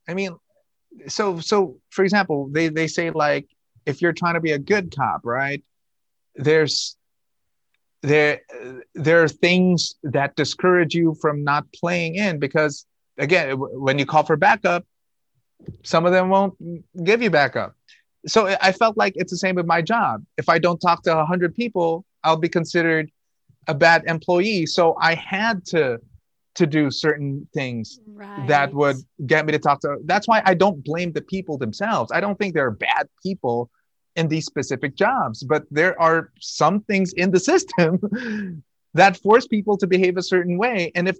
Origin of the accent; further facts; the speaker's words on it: Philippines; So being Filipino, I'm really proud of working with a lot of Filipino American talent that's going to come out.